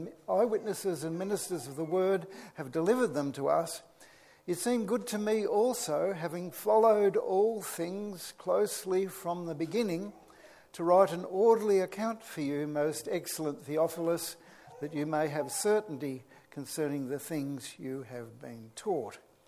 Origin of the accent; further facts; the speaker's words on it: Natimuk, Victoria, Australia; When I was a schoolboy growing up in Natamuck in Western Victoria, I'd often call in at our family's newspaper office on the way home